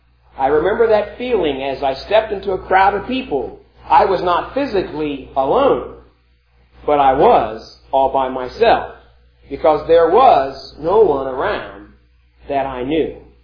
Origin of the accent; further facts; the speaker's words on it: Columbus, Ohio, United States; as a child of about 5, I grew up in Columbus, and my mother took me downtown to go shopping at Lazarus.